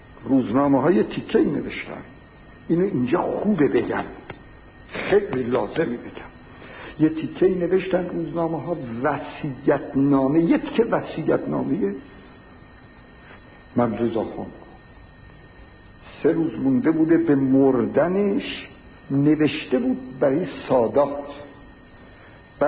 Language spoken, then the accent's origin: Persian; Tehran, Tehran Province, Iran; من بچه تهرانم، سنمم از همه شما بیشتره